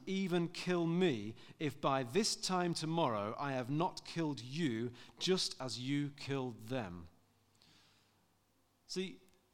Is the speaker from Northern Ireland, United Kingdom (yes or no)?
no; South East England, United Kingdom; born there; So, see, despite my accent, I was born in Hampshire.